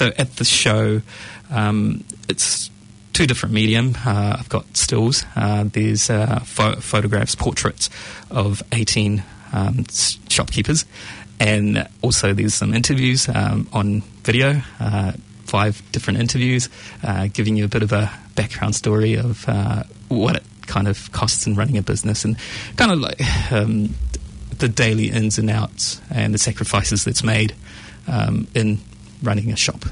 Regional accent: Mangere, Auckland, New Zealand; because having a show at Mangere, my hometown, it just kind of, you know, something that I can be proud of, you know.

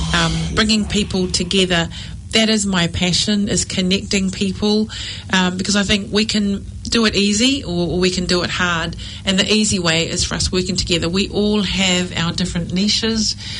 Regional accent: Aitutaki, Cook Islands; born there; my birthplace where I was born in Aomori, Aitutaki in the Cook Islands.

